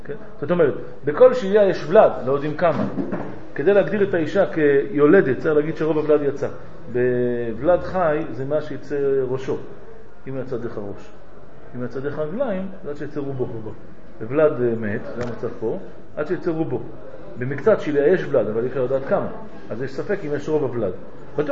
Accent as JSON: {"language": "Hebrew", "country": "France", "said": "זה אני, תמיד. אני צרפתי"}